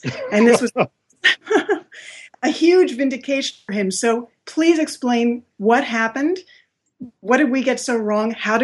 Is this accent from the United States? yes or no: yes; New York, United States; moved away as an adult; now in Israel; I am an American. I'm a New Yorker. I moved to Israel 11 years ago. I have one Israeli husband and three Israeli-American children.